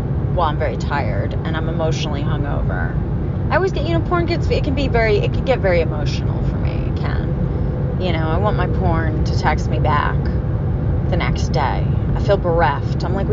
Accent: United States; I'm an American woman.

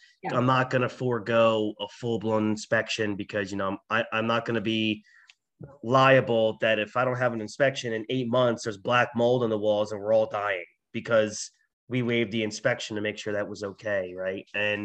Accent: New Jersey, United States; But in growing up in Jersey, you cannot go in the water until August.

